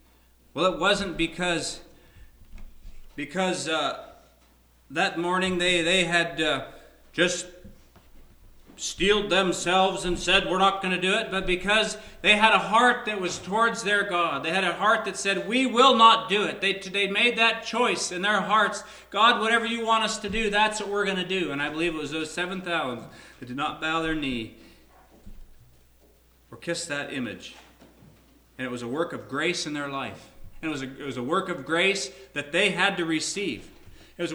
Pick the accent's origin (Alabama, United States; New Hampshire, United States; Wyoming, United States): Wyoming, United States; growing up in Wyoming, we would get some snowstorms